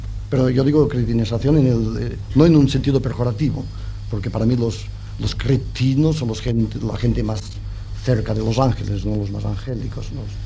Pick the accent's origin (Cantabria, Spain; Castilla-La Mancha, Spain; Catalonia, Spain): Catalonia, Spain; porque yo soy catalán y por lo tanto paranoico